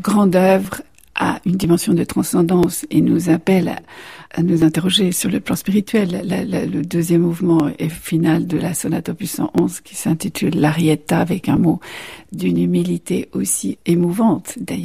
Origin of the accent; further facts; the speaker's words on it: Brittany, France; je suis bretonne